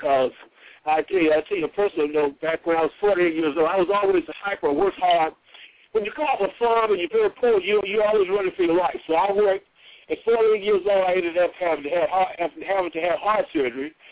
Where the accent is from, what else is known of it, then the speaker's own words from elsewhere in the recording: Mississippi, United States; Well, I'm actually I'm from Mississippi, Mississippi. I went to Tougaloo College and I received a BS degree in economics from Tougaloo.